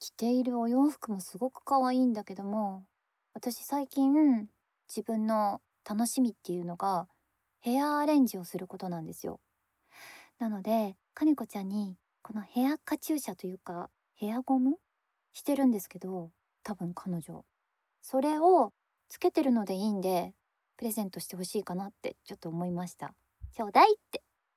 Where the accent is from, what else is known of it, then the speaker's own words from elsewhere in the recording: Chitose, Hokkaido, Japan; 私、北海道出身なんです。で、生まれが千歳市ですね。千歳で生まれて